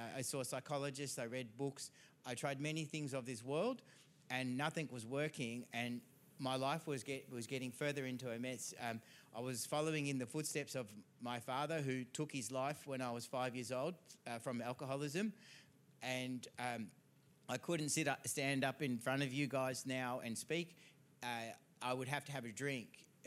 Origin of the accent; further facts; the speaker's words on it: Mitcham, Victoria, Australia; I grew up in Mitcham, and I was renting with my cousin in Box Hill North.